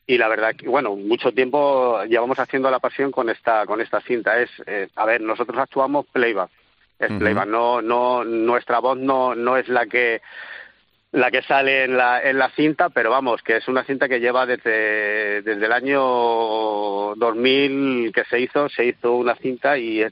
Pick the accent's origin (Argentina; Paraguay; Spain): Spain; Villarejo de Salvanés, Community of Madrid; pero vamos, la mayoría, el 98% somos de Villarejo.